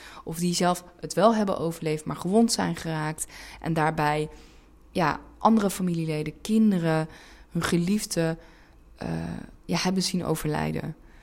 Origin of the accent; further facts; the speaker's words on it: Netherlands; born there; Mijn ouders zijn allebei Turks, zijn allebei geboren en getogen in Turkije. Ik heb heel erg veel met het land. Ik kom er zelf dan niet vandaan, als in ik ben hier in Nederland geboren, maar ik ben wel Turks opgevoed. Ik spreek de Turkse taal vloeiend.